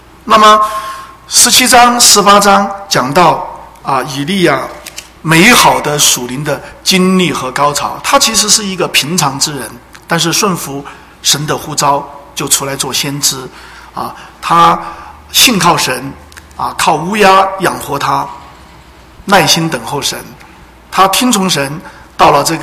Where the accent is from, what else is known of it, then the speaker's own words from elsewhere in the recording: China; 我们中国人讲的哈